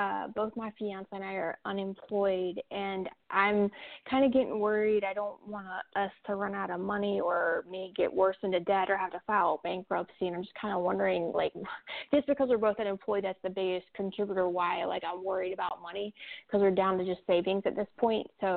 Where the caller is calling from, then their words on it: California, United States; I'm calling from California.